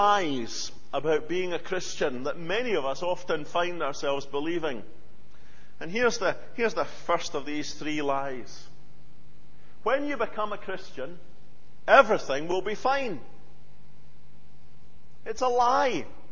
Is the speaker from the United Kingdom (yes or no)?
yes; Scotland, United Kingdom; I know it's partly because we're Scottish and we don't talk about these kind of things very much, especially if we're men.